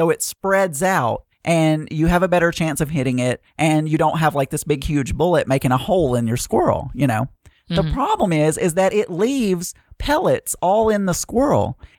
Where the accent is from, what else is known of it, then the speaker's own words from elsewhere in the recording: Arkansas, United States; I am from Arkansas. And people do eat squirrel here.